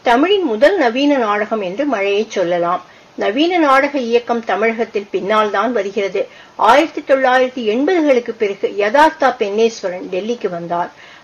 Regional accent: Parvathipuram, Tamil Nadu, India; பார்வதிபுரம் என்னுடைய சொந்த ஊர், நாகர்கோவில் அருகே உள்ளது. ஆகஸ்ட் 24, 1937 நான் பிறந்தேன்.

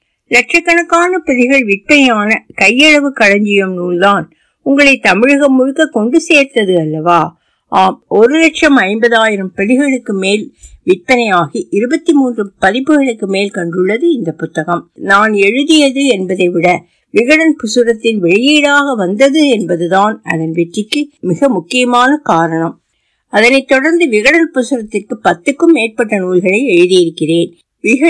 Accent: Devanallur, Tamil Nadu, India; born there; திருநெல்வேலி மாவட்டம் தேவநல்லூரில் பிறந்தேன்.

